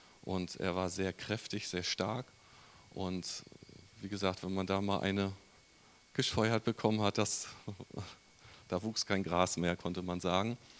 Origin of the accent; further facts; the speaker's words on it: Wismar, Mecklenburg-Vorpommern, Germany; born there; im Juni 1969 geboren worden und viele denken vielleicht in Schwerin. Nein, ich bin ein Ostseekind. Ich bin in Wismar geboren.